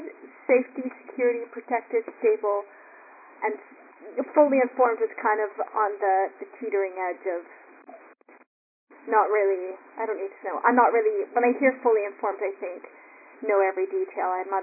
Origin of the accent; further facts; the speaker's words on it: Canada; Yeah. I live in Canada. It's like the safest country in the world. I live in a little hometown. I'm staying in my hometown right now, and it's like pristine where I live.